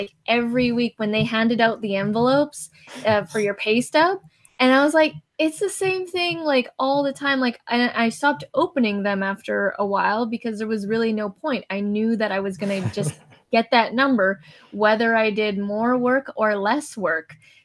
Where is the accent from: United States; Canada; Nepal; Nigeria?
Canada; Vancouver, British Columbia; And we're from Vancouver, Canada, British Columbia, Canada.